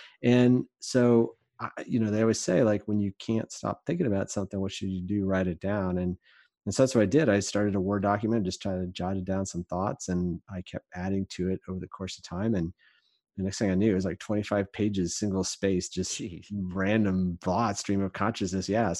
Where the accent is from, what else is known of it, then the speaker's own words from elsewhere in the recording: Michigan, United States; I born and raised in Michigan. I went to Michigan State.